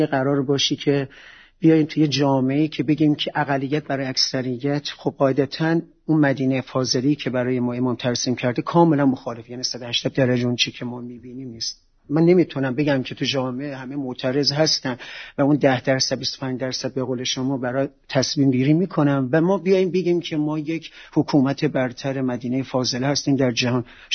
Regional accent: Iran; منم یک ایرانی هم تو این سرزمین، درس خوندم، بزرگ شدم،

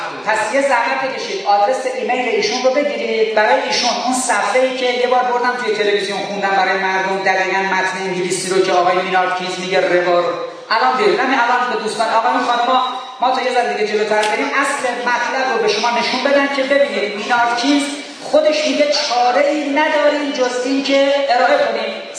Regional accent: Tehran, Tehran Province, Iran; born there; من بابا بچه امامزاده هستم تو تهران به دنیا اومدم.

